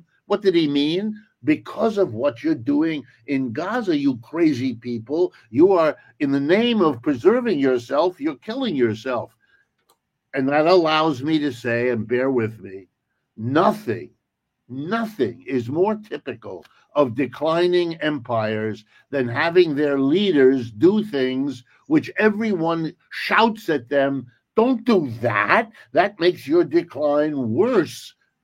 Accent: United States; born there; Even though I'm born in the United States, I'm an American and all

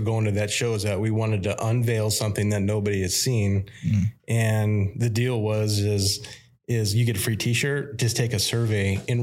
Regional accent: Wisconsin, United States; I'm from Northern Wisconsin. So we always thought the upstate Michiganders were the youpers, you know?

